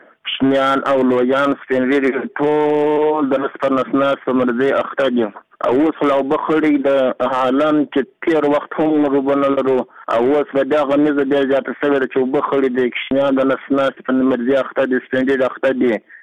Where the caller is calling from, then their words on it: Uruzgan, Afghanistan; زه د ولایت روزګان د ګزاب د ولسوالۍ څخه خبره کوم. … زموږ کلی د ګزاب ولسوالۍ کې زموږ کلی د متخان په نامه دی.